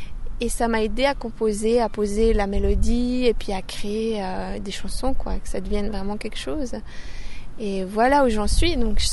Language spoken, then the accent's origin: French; Genolier, Vaud, Switzerland; Oui, je viens de Genolier, juste au-dessus de Nyon.